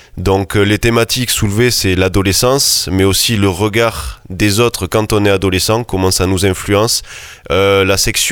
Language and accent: French; Occitanie, France; du coup, je suis un petit de la région, c'est-à-dire que je viens des Hautes-Pyrénées, donc du petit village de Lucin-Sauveur. J'ai fait mes études par ici, au DUT technique de commercialisation